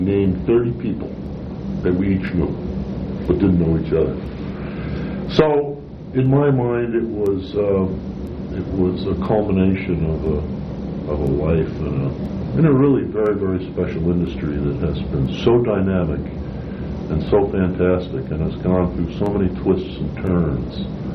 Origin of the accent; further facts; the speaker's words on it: Queens, New York, United States; Oh, I grew up in Queens.